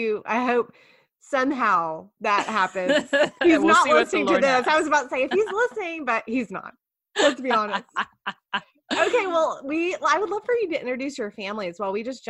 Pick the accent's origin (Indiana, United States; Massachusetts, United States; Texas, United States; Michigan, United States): Texas, United States; Tyler; I'm from Tyler. Yay.